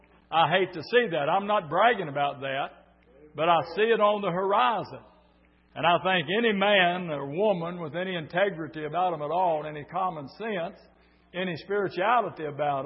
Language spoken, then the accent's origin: English; United States; born there; But I'm also an American by birth, and I'm patriotic tonight.